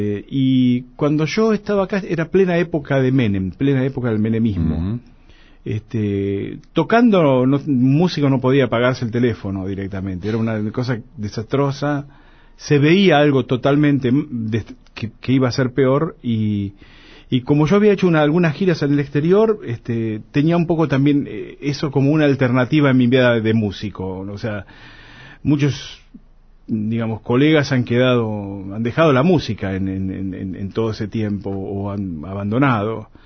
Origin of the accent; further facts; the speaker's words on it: Lincoln, Buenos Aires Province, Argentina; born there; yo nací en Lincoln y toda mi familia es de aquella zona. Mi abuela era de Bayauca, Los Toldos, toda esa zona.